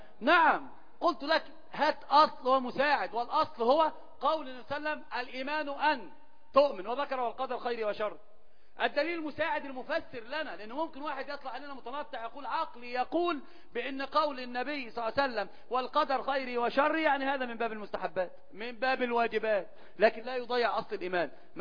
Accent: Upper Egypt, Egypt; احنا عندنا في الصعيد كان بيحكوا لنا حكايات بيخوفونا عشان ما يطلعش بره بالليل

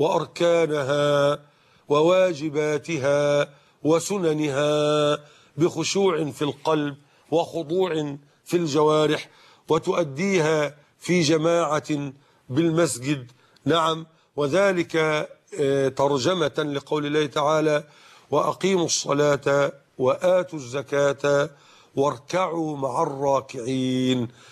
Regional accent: Mit Hadid, Dakahlia, Egypt; في السبت اللي قبل الماضي في قريتنا ميت حديد دقهلية

